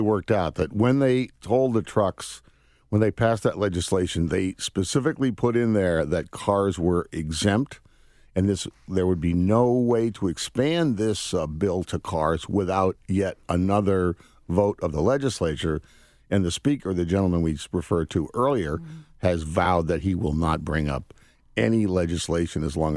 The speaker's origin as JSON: {"language": "English", "region": "Connecticut", "country": "United States", "tie": "born or raised there", "said": "I grew up in Connecticut, so I understand how things work a little bit there. In fact, I graduated from Lewis Mills High School over in Burlington."}